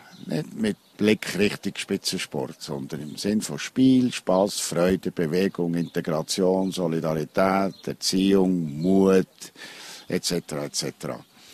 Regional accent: Bern, Switzerland; Ich bin Berner Oberländer, bin geboren 4 Kilometer Luftlinie von der Walliser Grenze.

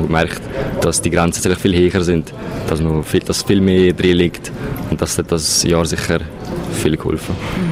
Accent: Valais, Switzerland; das Wallis ist meine Heimat und im Wallis ist es am schönsten.

